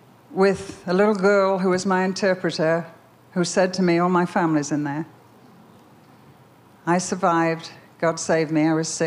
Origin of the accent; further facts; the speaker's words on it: England, United Kingdom; I can never remember in so-called Christian England growing up in the Second World War ever meeting a believer, a Jesus lover, a glory giver.